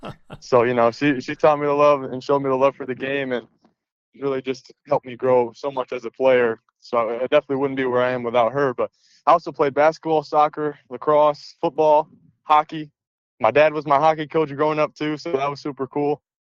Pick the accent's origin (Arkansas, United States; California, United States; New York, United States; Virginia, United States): New York, United States; Syracuse; Yeah, so I'm born and raised in Syracuse, New York.